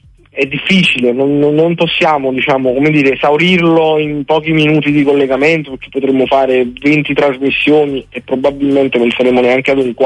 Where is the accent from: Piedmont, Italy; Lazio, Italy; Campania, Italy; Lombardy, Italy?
Campania, Italy; Naples; da napoletano